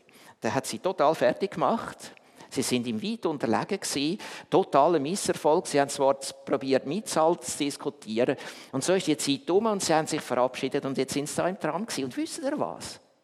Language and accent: German; Switzerland; warum dass ich als Schweizer, man hört mir das ja an, warum dass ich als Schweizer